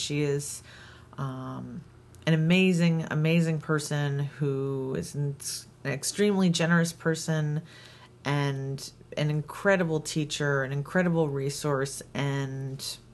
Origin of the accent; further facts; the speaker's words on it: New York, United States; I mean, I grew up in New York, and I remember Gloria, but this is like nothing like that.